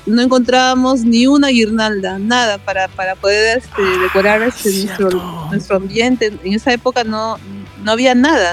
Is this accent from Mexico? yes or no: no; Ica, Peru; now in Japan; primera nevada de mi vida también, porque bueno, yo vengo del sur del Perú, de Ica.